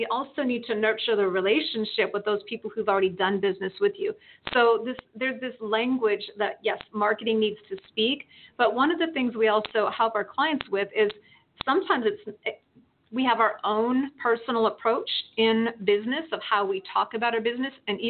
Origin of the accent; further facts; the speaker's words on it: Midwest, United States; I grew up in the Midwest where, you know, there are football widows and there are hunting widows all year round.